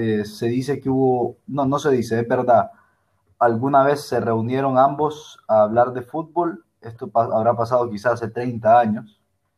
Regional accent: Honduras; soy hondureño, un gusto

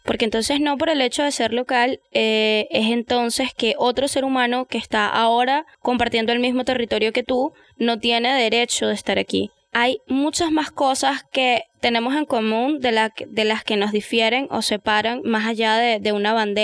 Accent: Venezuela; Y ahora es como tres venezolanos juntos y suena joropo.

